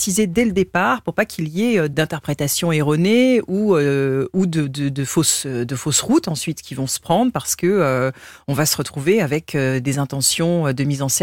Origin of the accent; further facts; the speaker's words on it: Île-de-France, France; puisque moi, j'ai grandi dans l'Essonne.